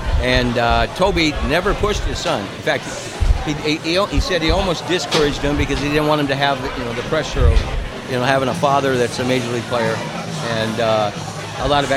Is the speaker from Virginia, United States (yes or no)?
no; Sioux City, Iowa, United States; I'm from Northwest Iowa. I'm from Sioux City, Iowa. Lakota native